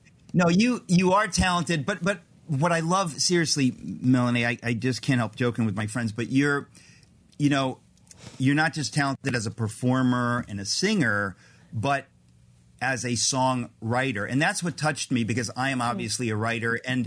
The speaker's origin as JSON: {"language": "English", "region": "Connecticut", "country": "United States", "tie": "born there", "said": "It was, well, because my parents live in Connecticut and I was born in Connecticut."}